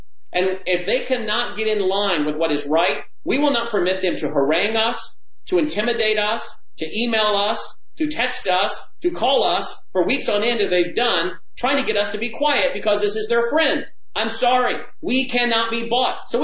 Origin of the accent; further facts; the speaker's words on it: Memphis, Tennessee, United States; Yasser Qadhi, who James White was sitting with in Memphis here in my hometown